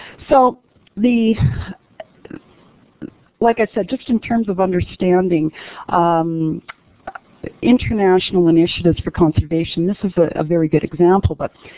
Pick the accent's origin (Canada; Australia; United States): Canada; I'm just a Canadian up here interested in plants and trees and animals or whatever.